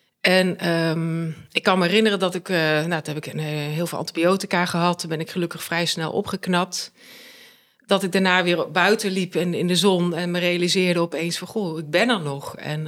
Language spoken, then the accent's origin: Dutch; Rosmalen, North Brabant, Netherlands; ik kom zelf uit Rosmalen, vlakbij Den Bosch in Brabant. Ik ben daar wel geboren en opgegroeid, maar voelde ik me er toch altijd een beetje een soort import. Want mijn ouders die komen uit de Achterhoek. En mijn hele familie die komt eigenlijk ook vandaan.